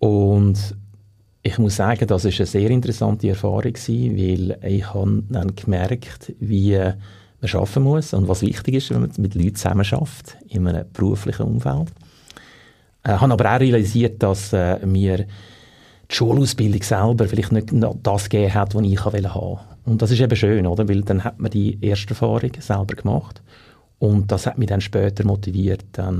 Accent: Switzerland; born there; first language Swedish; German is a second language; ich bin in der Schweiz geboren, Schweizer Vater, schwedische Mutter. Aber da eben der Vater sehr lange Zeit in Schweden verbracht hat, hat er auch Schwedisch geredet und wir haben einfach immer Schwedisch daheim geredet.

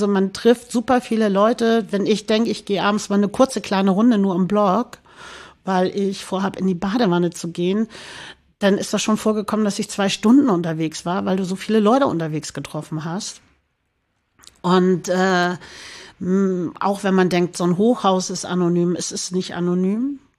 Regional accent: Hamburg, Germany; Mein Heimatort in Hamburg ist Barmbek.

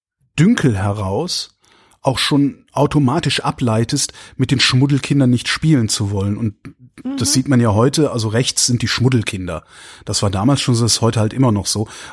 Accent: Cologne, North Rhine-Westphalia, Germany; Und ich bin aufgewachsen im Rheinland. Also das ist in der Köln, also praktisch in Köln.

